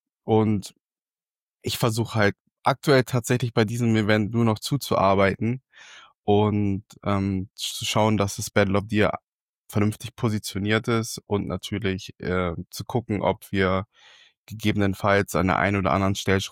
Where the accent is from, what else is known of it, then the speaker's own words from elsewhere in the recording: Hanover, Lower Saxony, Germany; Ich komme aus Hannover.